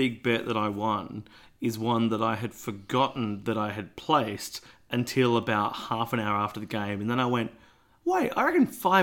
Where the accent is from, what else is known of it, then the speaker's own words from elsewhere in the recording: Australia; as a kid growing up in Australia